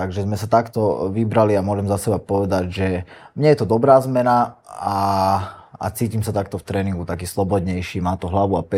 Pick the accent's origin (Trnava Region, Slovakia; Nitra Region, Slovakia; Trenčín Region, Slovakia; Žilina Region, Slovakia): Nitra Region, Slovakia; Nové Zámky; Narodil aj vyrastal som v Nových Zámkoch, áno.